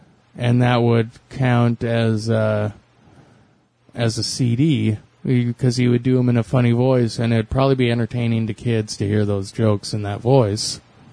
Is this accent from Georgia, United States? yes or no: yes; Savannah, Georgia, United States; Yeah, I'm from Savannah.